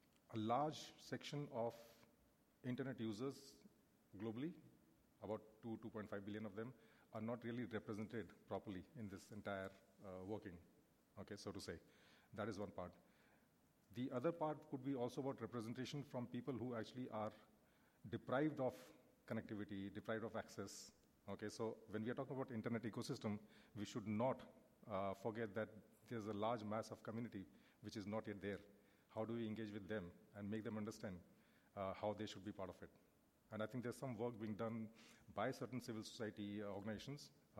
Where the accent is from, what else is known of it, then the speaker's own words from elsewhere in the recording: India; I'm from India. I work with the civil society.